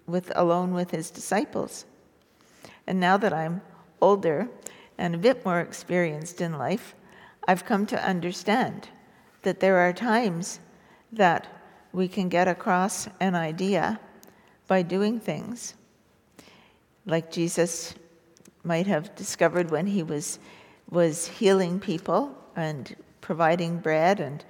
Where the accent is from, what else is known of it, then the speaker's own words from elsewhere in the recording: Montreal, Quebec, Canada; When I grew up in Montreal, I went to elementary school in the 50s